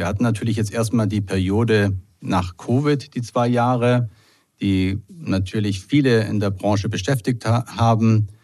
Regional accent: Santiago, Santiago Metropolitan Region, Chile; also born or lived in Valdivia; ich wurde dann in den 60ern geboren in Valdivia, einer kleinen Stadt im Süden von Chile, und bin dann später nach Santiago gezogen mit meinen Eltern in die Hauptstadt

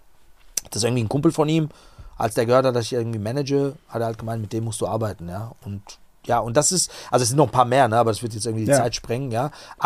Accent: Offenbach, Hesse, Germany; weil ich bin aus Offenbach, ja. Also wirklich jetzt nicht irgendwie Berlin, London oder was auch immer.

